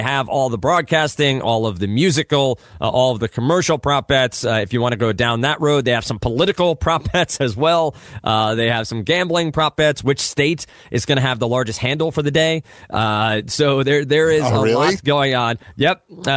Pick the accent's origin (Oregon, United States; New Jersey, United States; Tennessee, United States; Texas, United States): New Jersey, United States; Old Bridge; also born or lived in Brooklyn, New York; I was born in Brooklyn. I grew up in Old Bridge, New Jersey. Old Bridge, New Jersey, and I went to Rutgers.